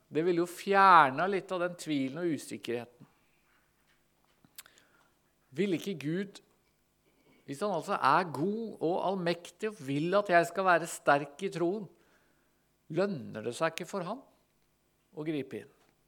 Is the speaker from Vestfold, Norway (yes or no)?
yes; Tønsberg, Vestfold, Norway; Jeg kommer altså fra Tønsberg i Vestfold, vokst opp med kristendom, vokst opp i et kristent ungdomsmiljø knyttet til Misjonssambandet.